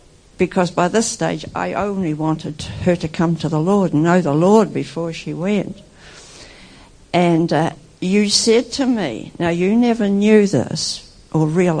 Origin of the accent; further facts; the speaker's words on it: Auckland, New Zealand; I told them I was from Auckland